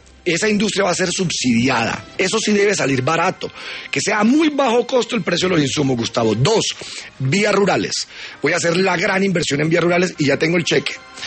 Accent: Córdoba, Colombia; Córdoba es un departamento maravilloso que sabe...

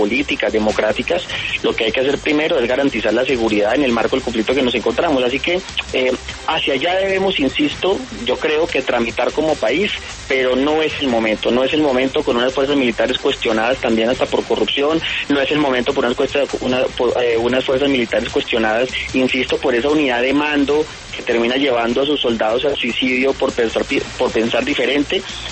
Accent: Colombia

